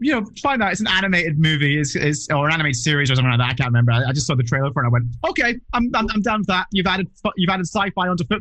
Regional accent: Leith, Scotland, United Kingdom; I was brought up in Leith, and I didn't quite fit

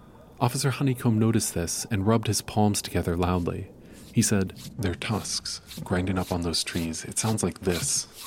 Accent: Washington, United States; John Paul asked me where I was from, and I told him I was from Washington State.

